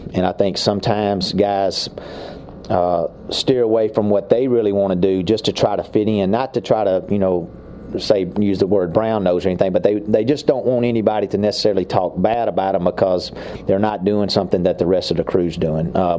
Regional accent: McComb, Mississippi, United States; also born or lived in Brookhaven; I was born in Brookhaven, Mississippi, and I lived in Macomb. My daddy was in the military, and I lived in Macomb, Mississippi for about 12 years.

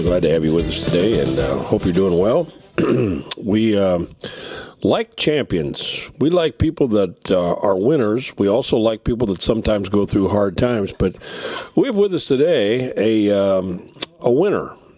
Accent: Lima, Ohio, United States; Now, Clyde is not too far from my hometown of Lima, Ohio

